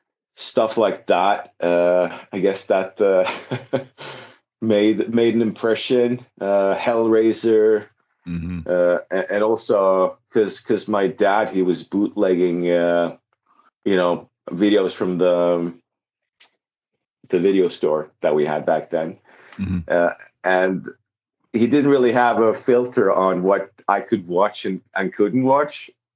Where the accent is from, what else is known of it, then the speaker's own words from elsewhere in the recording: Norway; I'm from Norway.